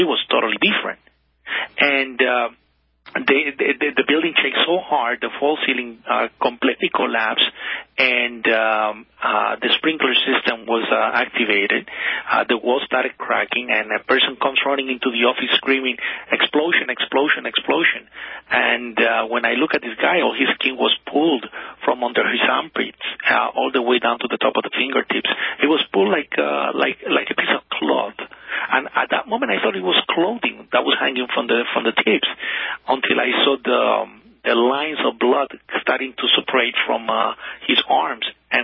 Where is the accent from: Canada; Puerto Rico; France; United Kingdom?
Puerto Rico; born there; I am a citizen since I was born. I was born in Puerto Rico, and as you know, we're territory of the United States.